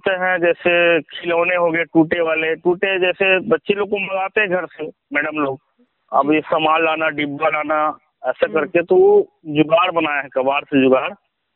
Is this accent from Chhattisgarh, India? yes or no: yes; Chhattisgarh, India; मेरा गांव वैसे जिला मुख्यालय राजनांदगांव से 16 किलोमीटर और दुर्ग जिला मुख्यालय से 22 किलोमीटर के बीचों बीच है।